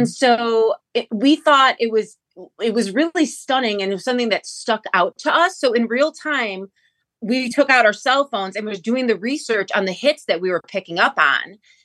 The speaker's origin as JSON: {"language": "English", "region": "Illinois", "country": "United States", "tie": "born or raised there", "said": "So growing up, we are from the Chicagoland area."}